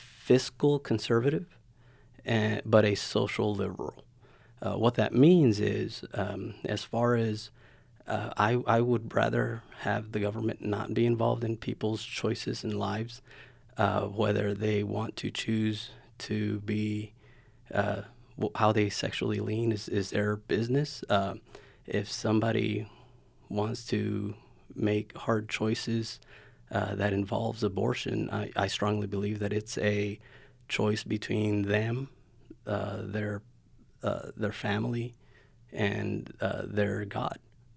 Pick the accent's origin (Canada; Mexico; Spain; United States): Mexico; Growing up in Mexico, visiting family down there, the number one thing was the corrupción, you know.